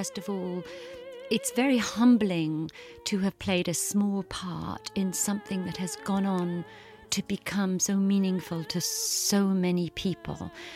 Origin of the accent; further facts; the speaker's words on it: Canada; I'm originally a Canadian, and at least once a year now I go back and I tour